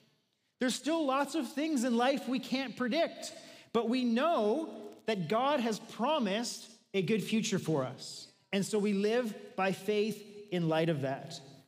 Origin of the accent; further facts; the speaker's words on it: Victoria, British Columbia, Canada; I grew up in Victoria, our province's capital, and growing up on the island